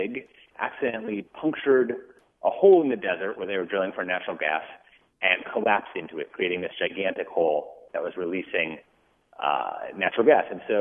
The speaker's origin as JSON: {"language": "English", "region": "Minnesota", "country": "United States", "tie": "born or raised there", "said": "Well, I'm from the Midwest. I grew up in Minnesota, and I have a couple that are in Wisconsin"}